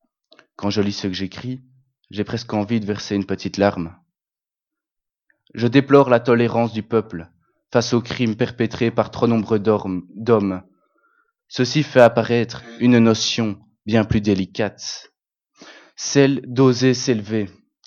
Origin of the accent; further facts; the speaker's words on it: Belgium; Je suis un Belge sur 11 millions d'autres chanceux.